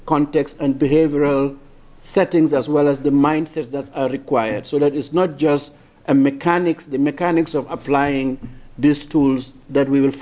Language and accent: English; Gambia; I'm the chair of the CSTD, and I'm from the Gambia.